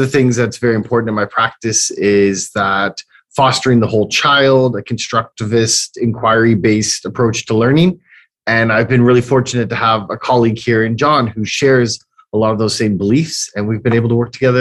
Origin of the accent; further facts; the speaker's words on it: Canada; now in Guangzhou, China; I'm from Canada, born and raised and educated.